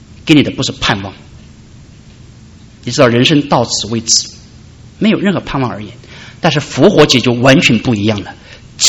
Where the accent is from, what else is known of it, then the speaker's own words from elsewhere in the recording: China; 我是中国人又是基督徒